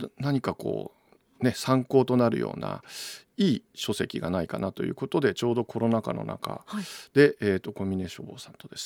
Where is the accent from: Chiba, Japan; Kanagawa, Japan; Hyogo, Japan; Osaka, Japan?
Kanagawa, Japan; Fujisawa; 2015年に、はい、私神奈川県藤沢市出身なんですが、はい、戻ってきまして、はい、もう今7年目ですかね、地元の大学で、うん、女子大におります。